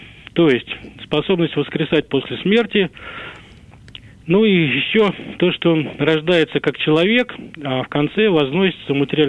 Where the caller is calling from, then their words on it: Moscow, Russia; из Москвы.